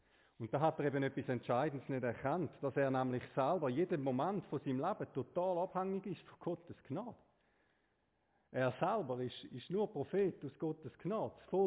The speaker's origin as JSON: {"language": "German", "country": "Switzerland", "said": "Vor allem, weil wir hätten müssen dort sein, oder? Als Schweizer eigentlich."}